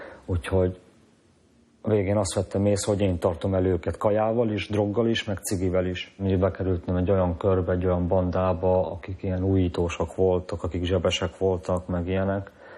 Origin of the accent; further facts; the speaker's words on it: Nagylóc, Nógrád, Hungary; leköltöztem vidékre, Nagy Lócba, ahol felnőttem